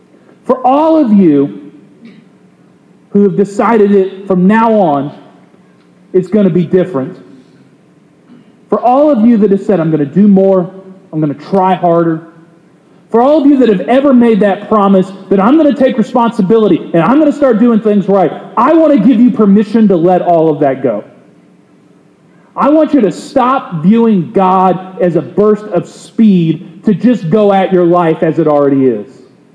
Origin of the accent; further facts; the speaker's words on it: Kentucky, United States; the little churches in rural Kentucky that we grew up driving by in Appalachia